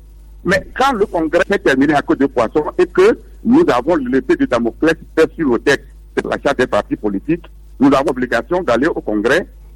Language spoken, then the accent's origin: French; Togo; je suis scandalisé en tant que Togolais